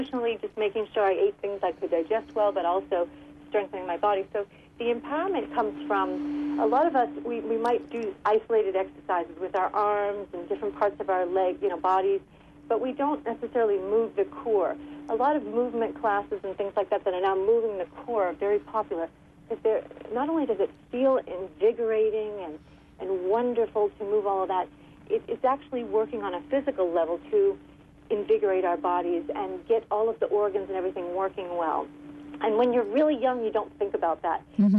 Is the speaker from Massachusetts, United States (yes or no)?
yes; Lowell, Massachusetts, United States; I grew up here in Lowell, and I attended UMass and U-Lowell when it was called that.